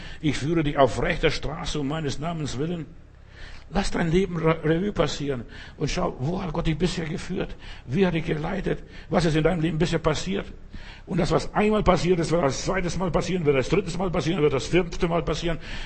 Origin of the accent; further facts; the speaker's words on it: England, United Kingdom; German is a second language; now in Berlin, Germany; Es hat geschüttet, würde sagen, als Engländer, Hunde und Katzen.